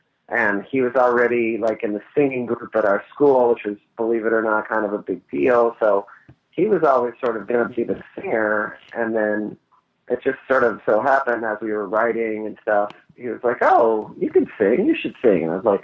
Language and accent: English; Dallas, Texas, United States; I grew up in Texas. Okay. In Dallas.